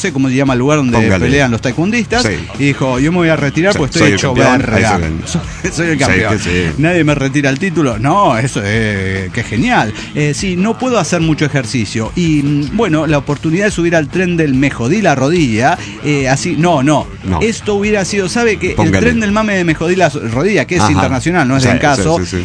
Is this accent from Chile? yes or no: no; Orizaba, Veracruz, Mexico; de Orizaba, Veracruz.